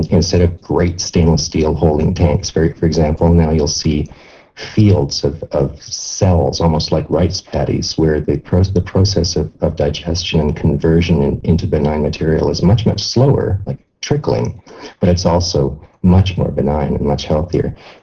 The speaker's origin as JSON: {"language": "English", "country": "Canada", "said": "I mean, as a Canadian, I guess part of my mythology comes from the picture that used to be on the back of the dollar bill."}